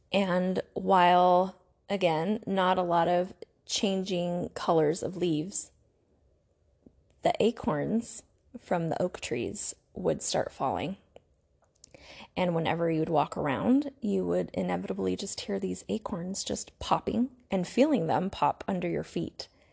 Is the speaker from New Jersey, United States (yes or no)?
no; California, United States; moved away as an adult; now in Utah, United States; I grew up in California and in Southern California, where there are not really seasons very much.